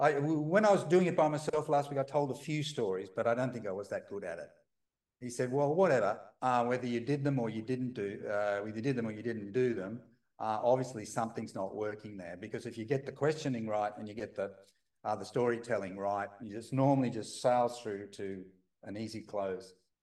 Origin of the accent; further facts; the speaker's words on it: Australia; So even the books originated from the US. I'm from Australia.